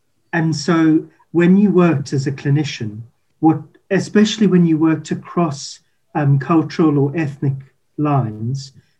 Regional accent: South Africa; accent: South African; there's my accent is the giveaway. I grew up in South Africa

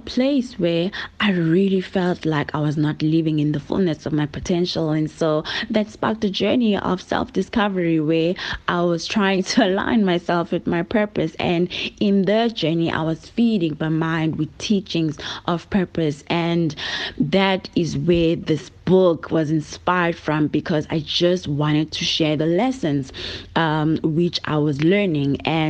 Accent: Bethel, Mpumalanga, South Africa; now in Johannesburg, South Africa; Originally, I'm from Bethel, a small town in Mpumalanga. I now reside here in Johannesburg with my family.

